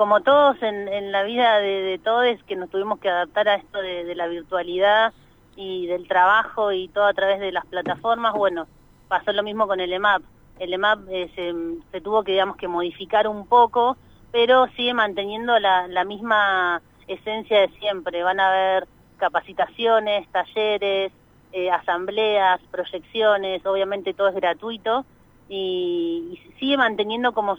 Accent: Neuquén, Argentina; Yo soy de Neuquén, pero fui a trabajar a Buenos Aires. Uh-huh. Y hace 6 años volví a Neuquén

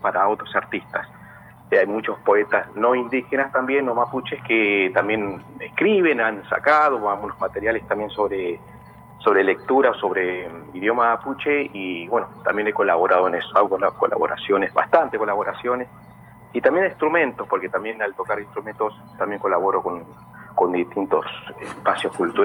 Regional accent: San Martín de los Andes, Neuquén, Argentina; Yo soy de Neuquén, no soy de la provincia de Neuquén, y me he radicado de chico en lo que es San Martín de los Andes.

